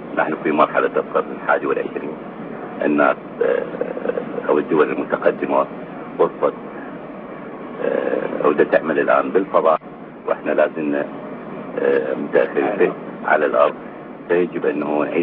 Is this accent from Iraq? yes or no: yes; Iraq; ابن العراق